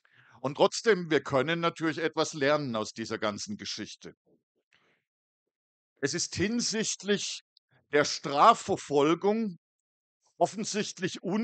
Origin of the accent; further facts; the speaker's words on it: North Rhine-Westphalia, Germany; Ich komme ja aus dem Ruhrgebiet.